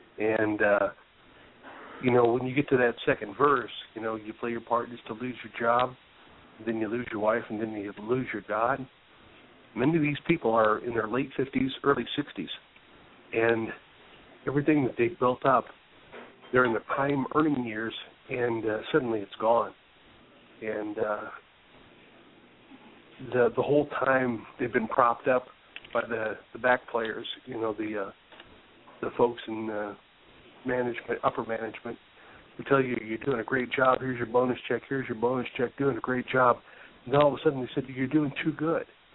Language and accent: English; Gary, Indiana, United States; I grew up near Gary, Indiana, very similar.